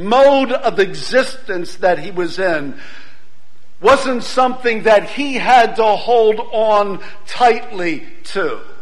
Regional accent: United States; I'm an American. As an American, I've grown up in a culture where I am reminded that I have rights.

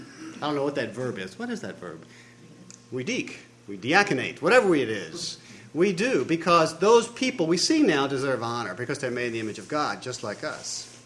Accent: Louisiana, United States; I'm going down to that area tomorrow, and I'm from Louisiana

